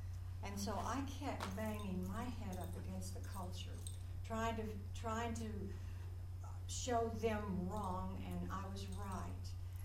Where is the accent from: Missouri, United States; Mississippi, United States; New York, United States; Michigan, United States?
Mississippi, United States; born there; also born or lived in West Texas; I was born in Mississippi, but my father couldn't find work.